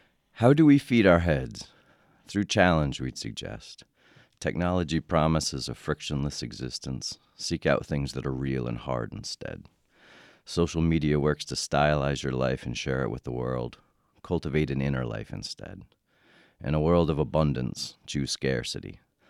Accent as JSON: {"language": "English", "region": "Vermont", "country": "United States", "said": "we liked the idea of we're all from Vermont, we all live here."}